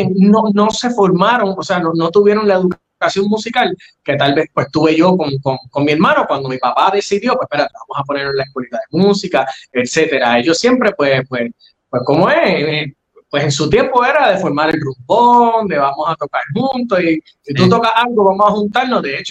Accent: Carolina, Puerto Rico; now in Trujillo Alto, Puerto Rico; estoy en Trujillo Alto. Tan pronto yo salí de la casa de mi papá, que me hice de mi propiedad a comprar, me mudé para Trujillo Alto. Pero pues yo soy de Carolina.

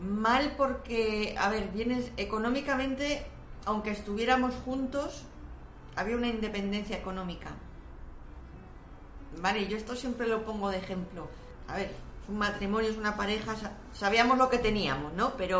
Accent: Spain; moved away as an adult; me vine de España con la idea de estudiar aquí idiomas.

